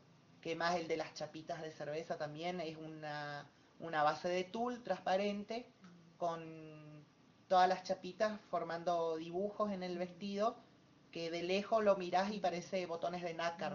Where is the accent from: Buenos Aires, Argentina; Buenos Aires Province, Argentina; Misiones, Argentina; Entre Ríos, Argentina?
Misiones, Argentina; San Javier; now in Posadas, Argentina; soy de San Javier.